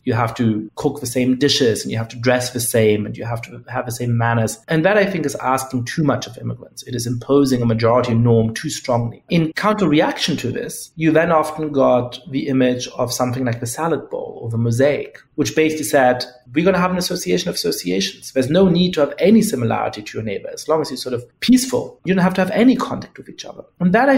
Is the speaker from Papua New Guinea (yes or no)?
no; Germany; I grew up in Germany as part of a Jewish family.